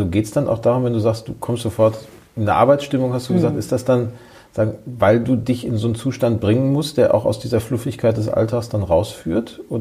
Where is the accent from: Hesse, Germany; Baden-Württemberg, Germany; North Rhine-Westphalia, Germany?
North Rhine-Westphalia, Germany; Gelsenkirchen; sondern ich komme aus Gelsenkirchen